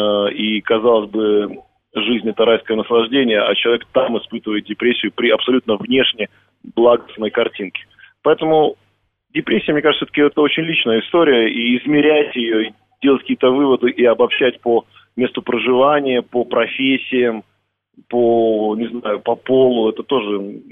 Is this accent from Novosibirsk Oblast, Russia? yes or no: yes; Akademgorodok, Novosibirsk Oblast, Russia; я вырос в Академгородке, там индастриала много не было, и весь он был такой, скорее, околонаучный